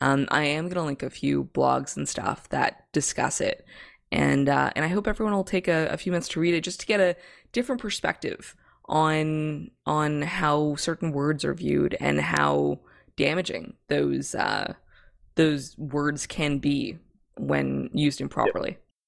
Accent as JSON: {"language": "English", "country": "Canada", "said": "I say all this coming from the background of being a Canadian, and like we like multiculturalism."}